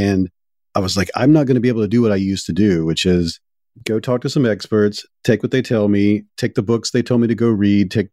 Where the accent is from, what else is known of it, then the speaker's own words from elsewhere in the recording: Deep South, United States; And I come from the Deep South.